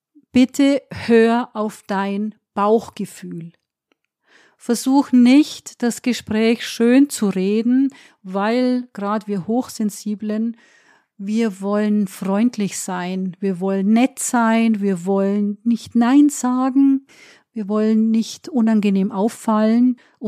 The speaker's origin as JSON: {"language": "German", "region": "Bavaria", "country": "Germany", "said": "bei uns in Bayern"}